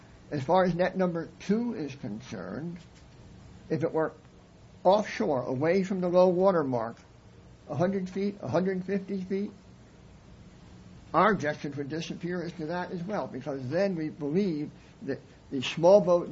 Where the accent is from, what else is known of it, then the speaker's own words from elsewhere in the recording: New Jersey, United States; in my home state of New Jersey